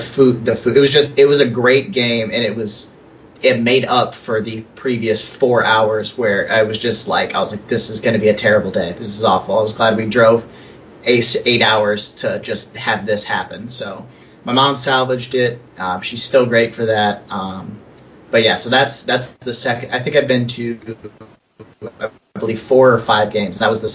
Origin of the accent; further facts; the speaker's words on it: Indiana, United States; And for those that don't know, I'm from Indiana, so it's like a 8-hour drive